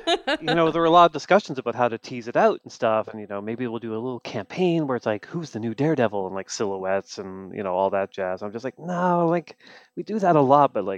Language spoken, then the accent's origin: English; Canada; Look, I'm Canadian. I'm a sad Canadian man